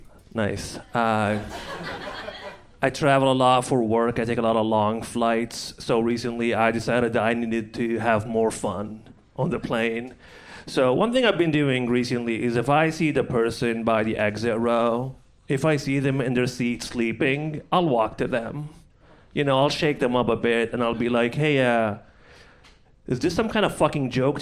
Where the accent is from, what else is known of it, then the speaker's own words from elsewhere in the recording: Libya; I also, I'm originally from Libya, a country. And 10 years ago or so, I was driving my car back home and I got stopped at a checkpoint.